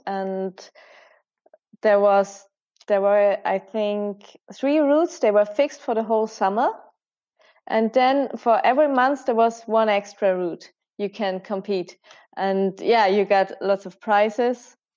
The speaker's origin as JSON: {"language": "English", "town": "Mayrhofen", "region": "Tyrol", "country": "Austria", "tie": "born or raised there", "said": "it's very known at home, and it's in my hometown, so it's kind of you have to do this. And it leads you from Meierhofen to Meierhofen and over the mountains"}